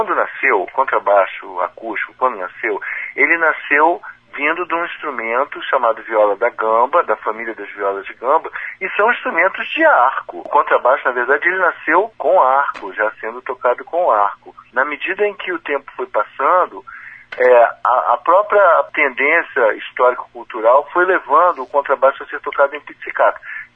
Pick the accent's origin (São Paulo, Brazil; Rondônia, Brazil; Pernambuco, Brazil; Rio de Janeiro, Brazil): Rio de Janeiro, Brazil; eu já era professor de inglês lá do Viveu, que eu sou natural do Rio de Janeiro.